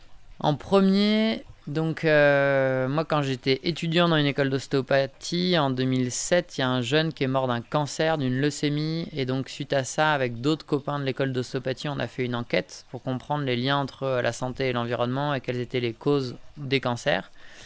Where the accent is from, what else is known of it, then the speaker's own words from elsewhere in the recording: Barnave, Auvergne-Rhône-Alpes, France; Bah déjà, j'ai grandi à Barnave de mes, 5 ans jusqu'à mes 20 ans.